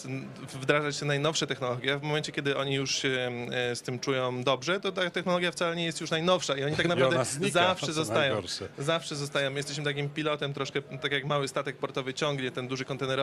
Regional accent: Elbląg, Warmian-Masurian Voivodeship, Poland; Szczerze powiedziawszy, to jest moje rodzinne miasto

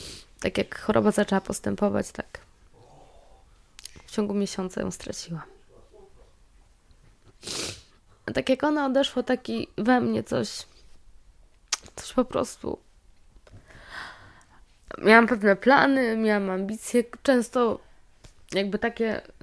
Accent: Łódź, Łódź Voivodeship, Poland; nie ze względu na to, że mówię to jako łodzianka rodowita

